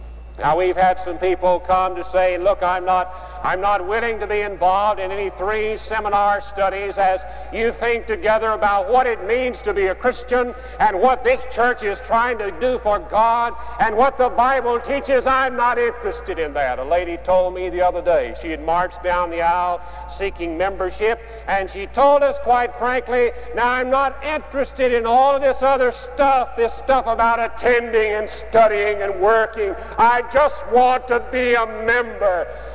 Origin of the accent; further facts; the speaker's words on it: Arkansas, United States; Now, I should say that I am from Arkansas, first of all